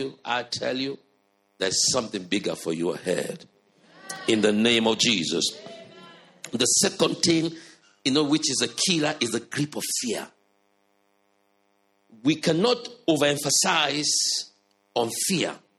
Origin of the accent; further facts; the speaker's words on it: Nigeria; You know, I came from Africa, from Nigeria. And all through my upbringing, all through my adolescent, teen, all through, I've never been to the cinema.